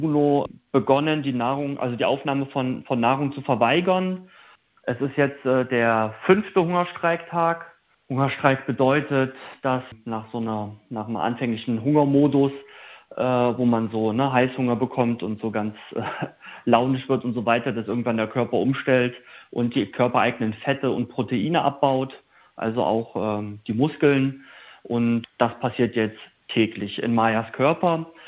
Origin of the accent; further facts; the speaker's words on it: Jena, Thuringia, Germany; ich bin aus Jena